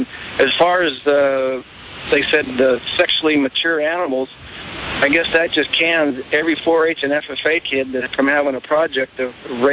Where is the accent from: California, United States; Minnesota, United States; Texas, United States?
California, United States; I grew up in Salinas Valley, and with a family deal going when we were kids, and my cousins and I worked on this place since I was 10 years old.